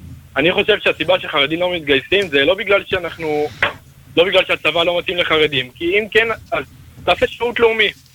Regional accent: Netivot, Southern District, Israel

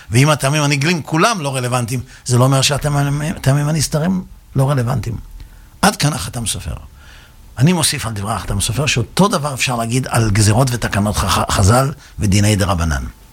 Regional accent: Netanya, Central District, Israel; also born or lived in Tel Aviv; אני גדלתי בנתניה ולפני כן בתל אביב

